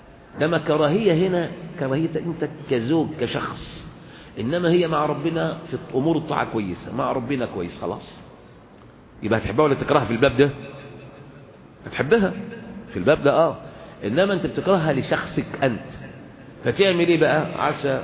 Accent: Egypt; احنا بقى كمصريين

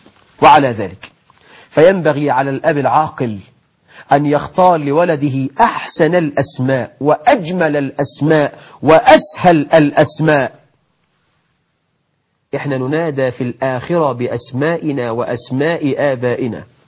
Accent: Egypt; تخيل عندنا في مصر واحد مسمي ابنه جحش

